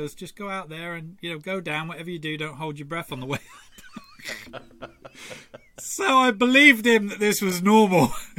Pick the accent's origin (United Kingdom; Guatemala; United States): United Kingdom; Torquay, South West England; I grew up in England, so it's an island, we're fully surrounded by water, but I was very fortunate as a young kid. I grew up in Torquay, so we were kind of close to what they consider the English Riviera